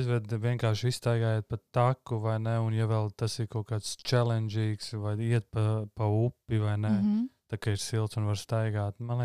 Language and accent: Latvian; Viesīte, Jēkabpils Municipality, Latvia; es pats nāku no Viesītas, mazas pilsētas